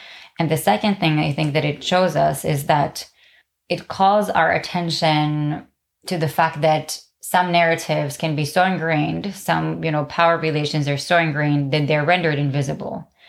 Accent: Israel; I'm coming from Israel and I'm a Jewish Ashkenazi woman.

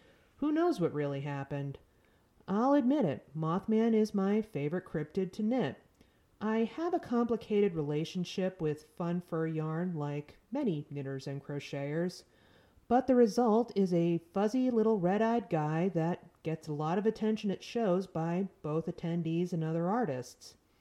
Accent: New England, United States; I grew up in New England and remember nor'easters very, very well.

